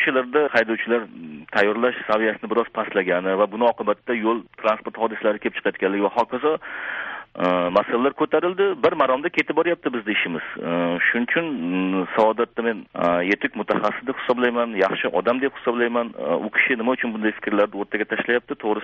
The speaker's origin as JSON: {"language": "Uzbek", "region": "Fergana Region", "country": "Uzbekistan", "moved": "as an adult", "lives_now": "Tashkent, Uzbekistan", "said": "Men farg'onalikman. Toshkentga 32 yoshimda kelganman."}